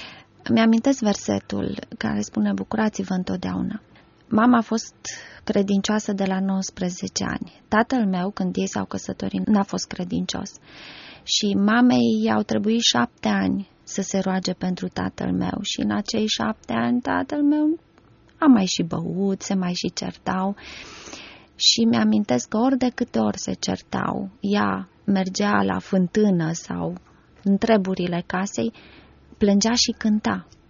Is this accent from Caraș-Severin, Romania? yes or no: yes; Anina, Caraș-Severin, Romania; Am crescut la Anina, în județul Caraș-Severin. Tatăl meu este pădurar și primul an din viața mea l-am trăit chiar în mijlocul pădurii, la cantonul Silvic.